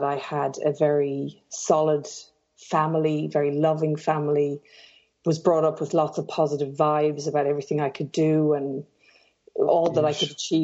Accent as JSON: {"language": "English", "town": "Portarlington", "region": "Leinster", "country": "Ireland", "lives_now": "Sydney, Australia", "said": "I live in Sydney, Australia now, but I'm originally from Ireland. So I'm originally from a small town in Ireland. Well, it's not that small anymore, but a small town called Port Arlington, which is about an hour from Dublin."}